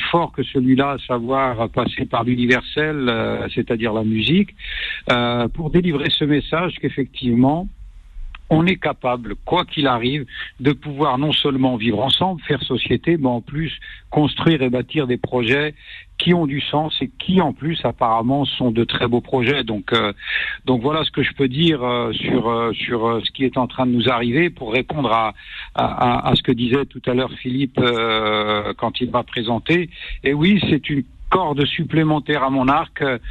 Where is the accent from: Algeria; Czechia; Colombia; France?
Algeria; El Kantara, Biskra Province; Moi, je suis au niveau des portes du désert, un petit village qui s'appelle El Kantara.